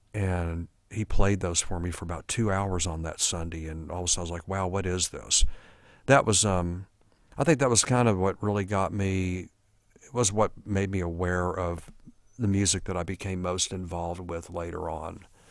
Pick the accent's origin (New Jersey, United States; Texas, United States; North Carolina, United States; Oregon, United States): Texas, United States; Corpus Christi; I was born in Corpus Christi, Texas. Corpus Christi was kind of a child's paradise. You know, there was the beach. I lived on the bay. It's a coastal town, coast of Texas.